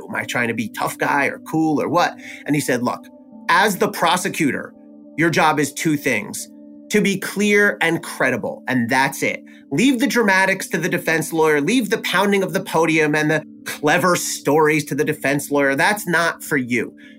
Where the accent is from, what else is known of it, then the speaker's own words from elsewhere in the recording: New Jersey, United States; I'm from New Jersey.